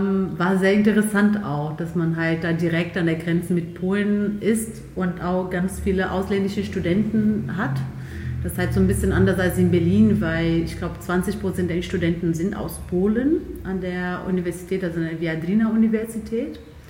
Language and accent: German; Brazil; now in Germany; In dem Land, in dem Bundesland, wo ich aufgewachsen bin, ist Samba leider würde ich sagen, nicht so ganz präsent.